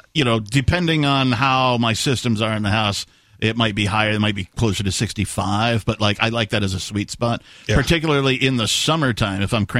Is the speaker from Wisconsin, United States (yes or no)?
yes; Wisconsin, United States; moved away; also born or lived in West Coast; So, I grew up in Wisconsin, so, like, winter's kind of an old hat. Now, I did move away from winter to the West Coast